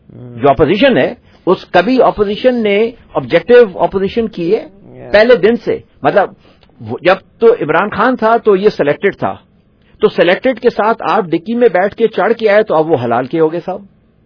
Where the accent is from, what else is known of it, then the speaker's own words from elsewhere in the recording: Pakistan; یہ پاکستان ہمارا وطن ہے جی, اس میں جتنے بھی لوگ ہیں سب اچھے محب الوطن پاکستانی ہیں